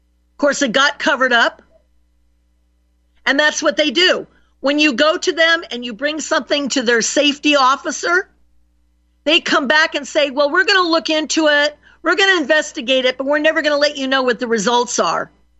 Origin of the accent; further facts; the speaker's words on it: Roseburg, Oregon, United States; When I told them there I was from Roseburg, when they asked, they could tell by my accent I wasn't from the East Coast, and I told them I was from Roseburg